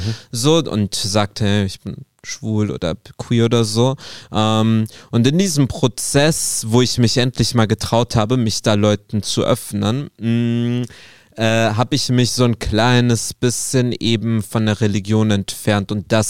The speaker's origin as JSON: {"language": "German", "country": "Saudi Arabia", "tie": "born or raised there", "said": "ich war mein Leben lang Muslim, ich bin in Saudi aufgewachsen, ich habe 5-mal am Tag gebetet"}